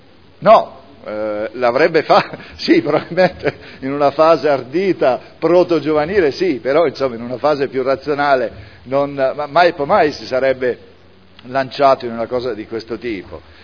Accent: Lecce, Apulia, Italy; sono di Lecce

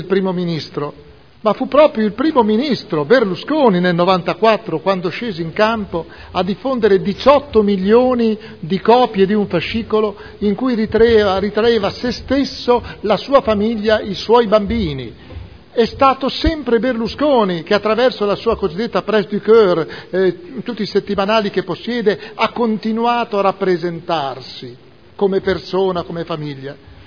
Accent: Modena, Emilia-Romagna, Italy; io in questo momento parlo da modenese preoccupato.

